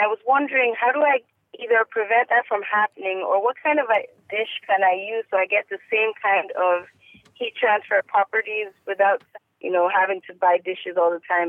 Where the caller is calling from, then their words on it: Houston, Texas, United States; I am calling from Houston, Texas.